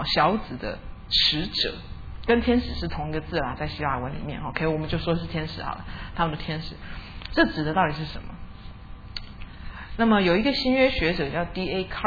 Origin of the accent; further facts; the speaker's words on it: Vancouver, British Columbia, Canada; 以前我小时候在温哥华的青年团体里面